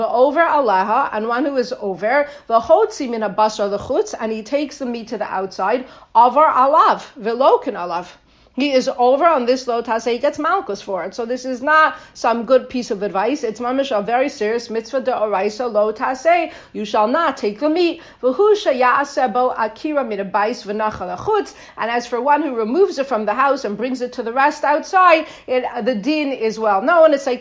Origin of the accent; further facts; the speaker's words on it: Toronto, Ontario, Canada; I grew up in Toronto, Canada, B'nai Torah Shul, and in the Willowdale area.